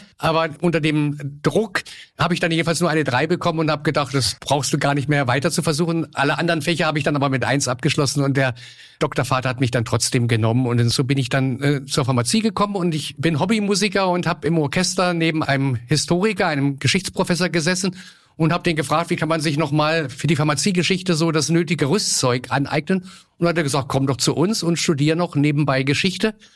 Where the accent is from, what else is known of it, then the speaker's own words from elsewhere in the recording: East Germany, Germany; ich komme aus der DDR, das muss ich vielleicht sagen